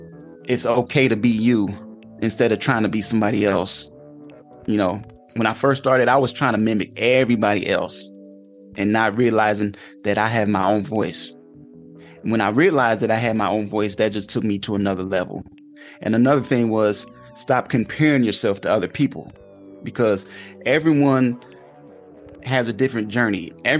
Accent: Cleveland, Ohio, United States; now in Atlanta, United States; But see, I'm originally from Cleveland, so you know I'm Midwest at heart. But I mean, but I've been in Atlanta since 2005

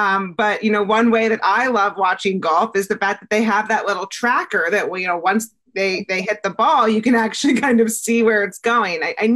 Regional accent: Atlanta, Georgia, United States; my hometown is originally Atlanta. So I'm going to an Atlanta Falcons game.

